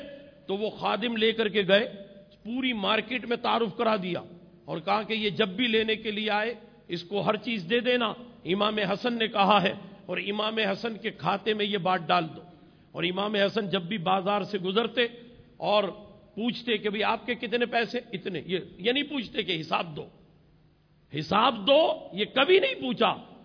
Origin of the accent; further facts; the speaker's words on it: Allahabad, Uttar Pradesh, India; میرا تعلق الہ آباد سے ہے، یو پی سے،